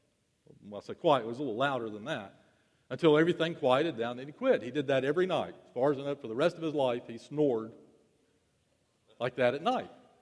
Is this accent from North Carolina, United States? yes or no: yes; Winston-Salem, North Carolina, United States; When I was growing up in Winston-Salem, when I was a kid